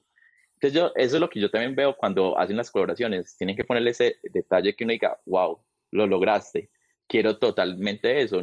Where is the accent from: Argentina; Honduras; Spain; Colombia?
Colombia; Entonces yo le dije como, soy de Colombia.